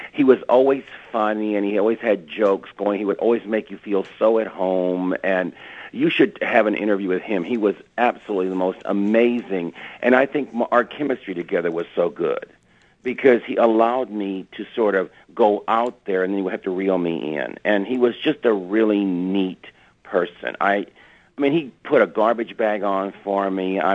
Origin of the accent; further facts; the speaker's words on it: Katy, Texas, United States; I always tell people I am not from Houston. I am from Katy, Texas, which is, you know, essentially will be eventually become Houston the way it's looking.